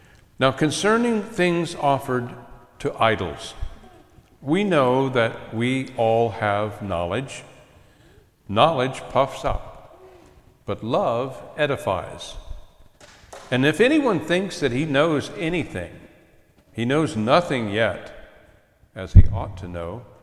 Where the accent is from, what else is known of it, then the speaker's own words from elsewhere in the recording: Miamisburg, Ohio, United States; also born or lived in Kettering; When I was growing up in Miamisburg, Ohio, actually even earlier than that, in Kettering, Ohio, when I was a child, we attended an American Baptist church.